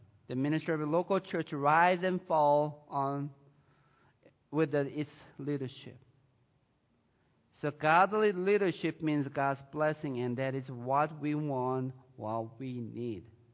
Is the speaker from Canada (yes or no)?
no; South Korea; now in United States; I came from the South Korea since 1981. I have a brother left there, older brother and his family.